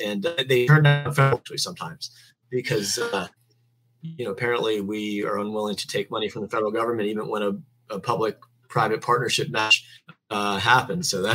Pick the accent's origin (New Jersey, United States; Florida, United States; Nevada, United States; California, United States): Florida, United States; Sarasota; I grew up in Sarasota.